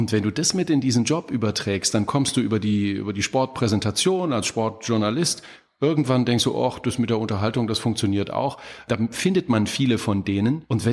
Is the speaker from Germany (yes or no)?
yes; Thuringia, Germany; da, wo ich groß geworden bin in Thüringen